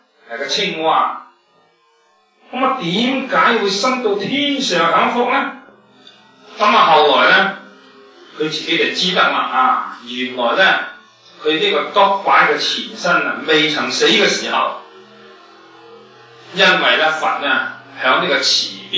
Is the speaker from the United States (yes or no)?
no; China; 本来咧我哋中国人啊，